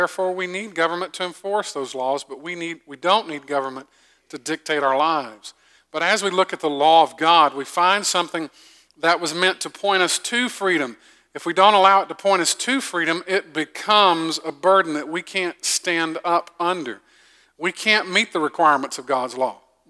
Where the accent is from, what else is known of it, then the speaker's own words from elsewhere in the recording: Augusta, Georgia, United States; I grew up in Augusta, Georgia. I grew up in a town where there was definitely some racial divide